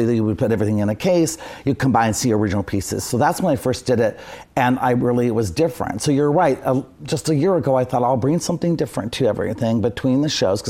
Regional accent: United Kingdom; I'm British

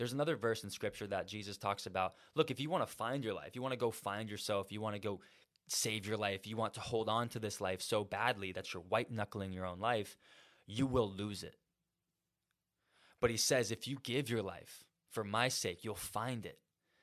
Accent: Florida, United States; me being American, raised in Florida

